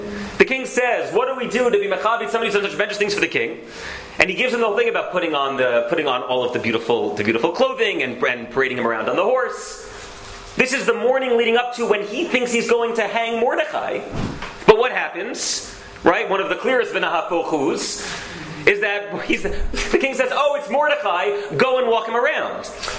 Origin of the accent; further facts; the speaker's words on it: New York, United States; Oh, I'm sorry. I'm a New Yorker. I apologize.